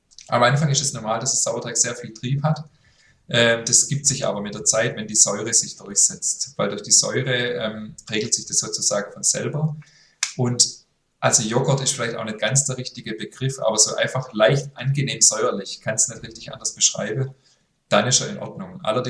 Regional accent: Berlin, Germany; now in Düsseldorf, Germany; ich bin Berlinerin und lebe inzwischen in Düsseldorf.

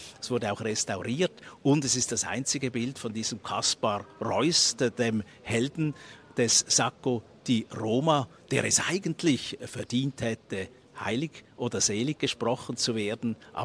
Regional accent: Switzerland; da den Vatikan selber zu erleben als Schweizer, wo wir ja nicht so täglich in Kontakt sind mit dieser Welt.

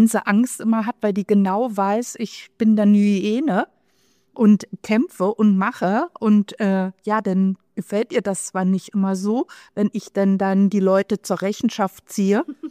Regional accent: Berlin, Germany; now in Krefeld, Germany; Ich bin nicht umsonst von Berlin nach Krefeld gezogen.

